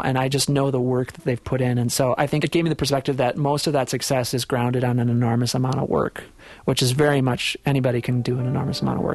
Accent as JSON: {"language": "English", "town": "Amery", "region": "Wisconsin", "country": "United States", "tie": "born or raised there", "said": "Yeah, like you said, I grew up in Amory, Wisconsin, which is a little town, and there isn't really a tradition of kids making bands for as long as I can remember."}